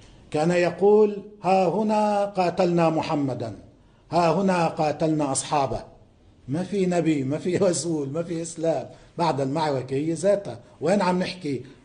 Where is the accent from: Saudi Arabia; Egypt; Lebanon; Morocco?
Lebanon; مثل هلا التركيب الطائفية عندنا بلبنان